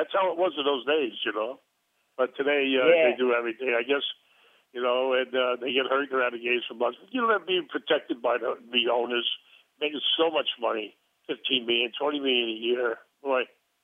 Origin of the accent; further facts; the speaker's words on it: Brooklyn, New York, United States; Born and raised in Brooklyn, it didn't really strike me like starstruck.